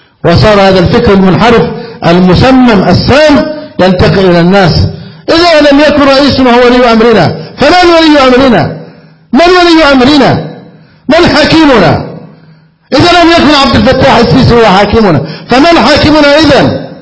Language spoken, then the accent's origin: Arabic; Egypt; فنسأل الله جل وعلا أن يحفظ بلدنا مصر.